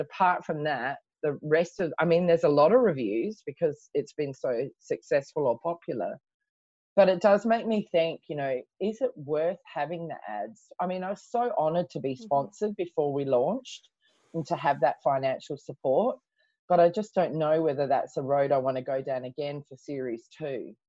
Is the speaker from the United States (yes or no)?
no; Australia; it's from my hometown in Australia